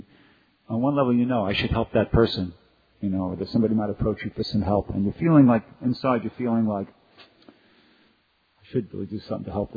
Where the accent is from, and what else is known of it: New York, United States; born or raised there